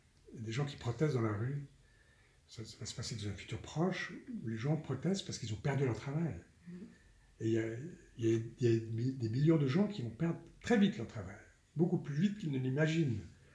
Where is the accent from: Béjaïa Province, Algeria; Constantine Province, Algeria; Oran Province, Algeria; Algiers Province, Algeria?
Algiers Province, Algeria; Algiers; born there; Je suis né à Alger, moi.